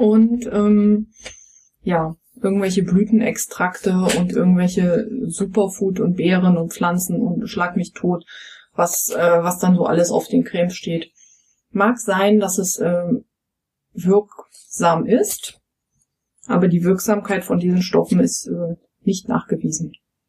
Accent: East Germany, Germany; ich bin ja im Osten aufgewachsen.

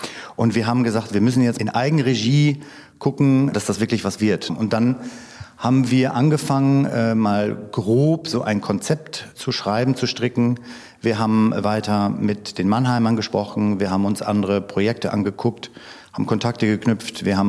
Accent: Paderborn, North Rhine-Westphalia, Germany; Ich bin natürlich auch in Paderborn aufgewachsen

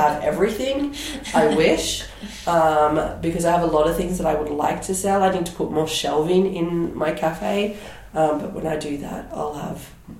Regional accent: Australia; also born or lived in England; now in Switzerland; So I'm from Australia, but I was technically an expat in the UK first.

